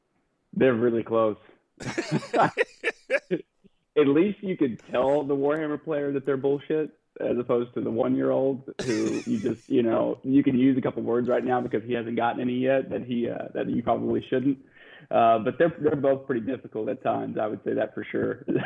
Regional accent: Dallas, Texas, United States; So I'm from Dallas, essentially. I'm about 30 minutes west of Dallas.

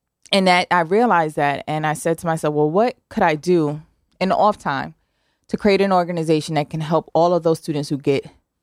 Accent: Harlem, New York, United States; I was recruited here from, I'm originally from Harlem, New York.

